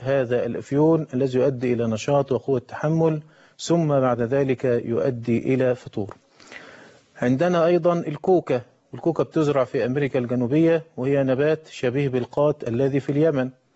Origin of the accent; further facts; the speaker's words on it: Egypt; وذكرنا أن بداية التجريم بالنسبة لزراعة المخدرات عندنا في مصر